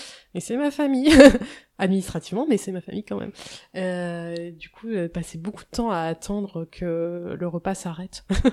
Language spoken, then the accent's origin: French; Normandy, France; j'étais un peu intoxiquée quand j'étais petite, parce que en Normandie, c'est...